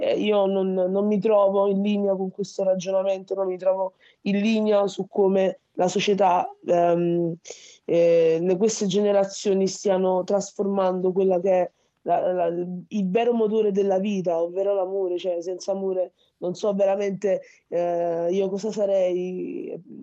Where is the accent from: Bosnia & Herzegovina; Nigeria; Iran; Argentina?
Nigeria; Lagos; io sono nigeriana di Lagos, però ho pure il cuore napoletano.